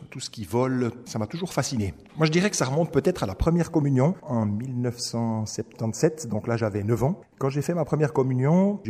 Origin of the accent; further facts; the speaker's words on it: Bôle, Neuchâtel, Switzerland; j'ai grandi à Bôle, Colombier, donc au bord du lac de Neuchâtel, et il y avait un aérodrome tout près, à 3 km à vol d'oiseau.